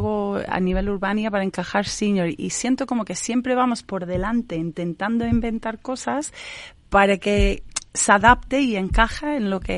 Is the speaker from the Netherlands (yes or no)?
no; Ireland; Spanish is a second language; yo soy irlandesa, o sea que te puedes imaginar mi opinión sobre eso.